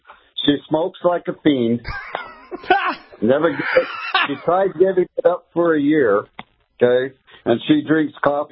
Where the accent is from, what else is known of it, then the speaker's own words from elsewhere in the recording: Mexico; And we're from Mexico, so I had to relate to all the stuff that's going on in our country right now.